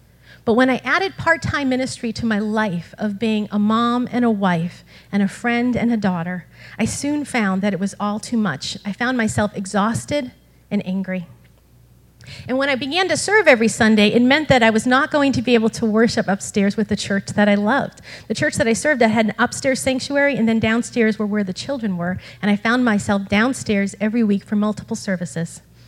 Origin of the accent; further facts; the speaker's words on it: Lowell, Massachusetts, United States; And I grew up in Lowell, so I'm so thankful to be part of a community that cares so much about the greater Lowell community